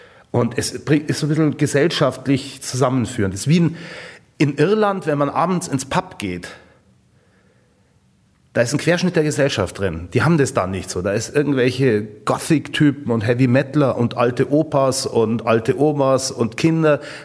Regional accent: Garmisch, Bavaria, Germany; Ich bin in Garmisch aufgewachsen

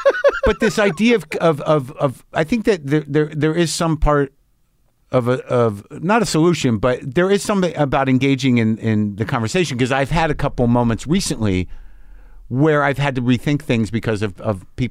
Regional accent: New Mexico, United States; born or raised there

